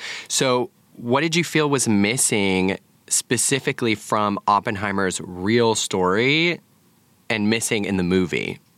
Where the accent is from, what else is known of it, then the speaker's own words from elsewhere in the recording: United States; And it's quite embarrassing as an American myself to not know a lot about the history of the atomic bomb